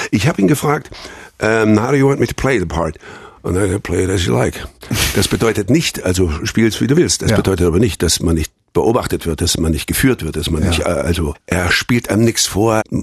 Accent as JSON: {"language": "German", "region": "Thuringia", "country": "Germany", "accent": "Thuringian", "said": "Und dann habe ich ihm das auf mit meinem Thüringer Dialekt gesungen und das fand er sehr lustig."}